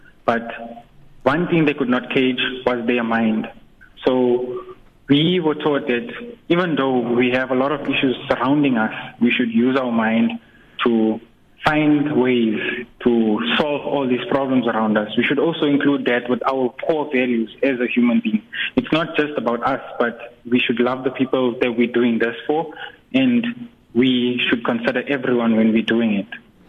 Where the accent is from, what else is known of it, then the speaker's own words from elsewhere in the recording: Gauteng, South Africa; You know, I'm from Lanesa South, which is way in the Johannesburg region, you know.